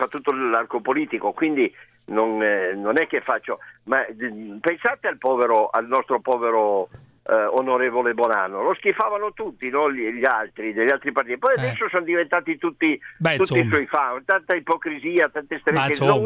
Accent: Turin, Piedmont, Italy; born there; Sono nato a Torino

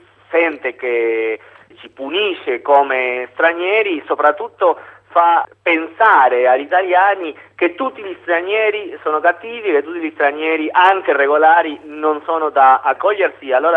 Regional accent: Argentina; also born or lived in Mexico; io ho vissuto 10 anni nel Messico, però sono argentino, allora ho girato un po' l'America Latina

